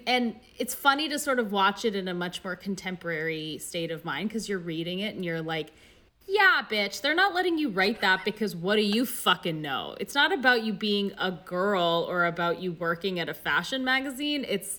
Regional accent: Alberta, Canada; And I grew up in Alberta, so I really feel like I went from one to another.

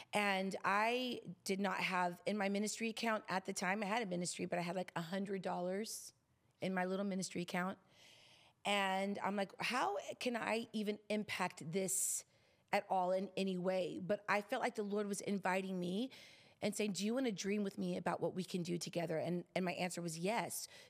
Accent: Houston, Texas, United States; now in Dallas, United States; I'm from Houston, Texas originally. I live in the Dallas area with my husband, Gabriel, but I was home on a ministry trip in 2009.

